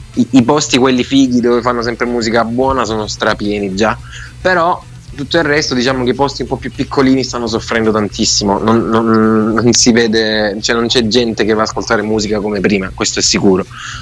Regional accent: Apulia, Italy; siamo due italiani, io ed Erika, io sono del Salento

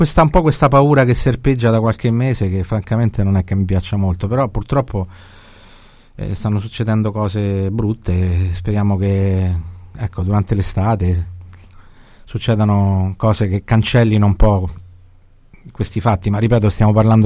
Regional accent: Casal Palocco, Lazio, Italy; io sono di Casal Palocco, quindi le coincidenze

